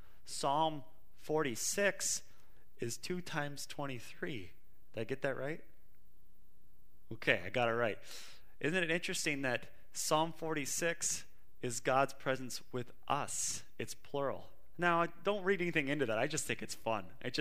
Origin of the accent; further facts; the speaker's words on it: United States; I'm an American. I like American history.